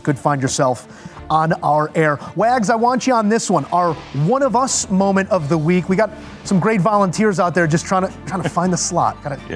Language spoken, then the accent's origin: English; Midwest, United States; I born and raised in the Midwest.